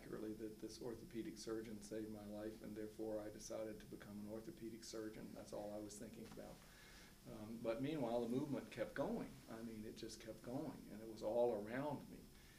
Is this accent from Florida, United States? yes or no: no; Atlanta, Georgia, United States; Well, I was born in January 14th, 47, mm-hmm. I'm 63, mm-hmm. In Atlanta. So I grew up in Atlanta, Dr. King's hometown.